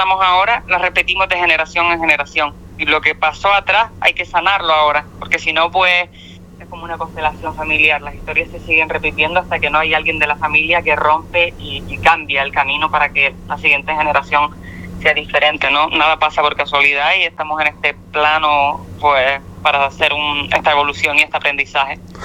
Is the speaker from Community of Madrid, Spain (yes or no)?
no; Arucas, Canary Islands, Spain; comenzando en Arucas, que yo soy de Arucas, de Gran Canaria, de las mujeres que se quedaron.